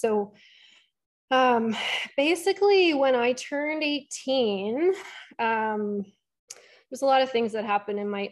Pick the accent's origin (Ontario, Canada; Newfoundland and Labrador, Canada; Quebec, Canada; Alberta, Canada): Ontario, Canada; Etobicoke; also born or lived in Loretto; I grew up in Etobicoke. When I was also 18, my parents and I moved out of the city and we bought our first farm, and it was near Loretto, near Alliston.